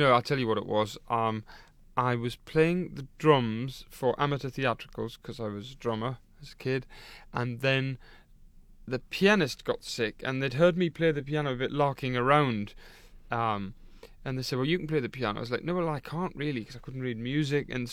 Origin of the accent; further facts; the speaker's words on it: Gateshead, North East England, United Kingdom; My hometown, Gateshead, is a gem of a hall, the Sage there.